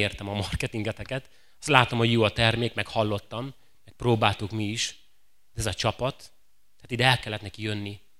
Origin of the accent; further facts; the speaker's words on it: Szabolcs-Szatmár-Bereg, Hungary; nyílt császáriban nevelkedtem, amikor a nagypapám, aki juhász volt, befogott a tehénszekérbe, bementünk a vásárba, Nyírbátorba, gyalog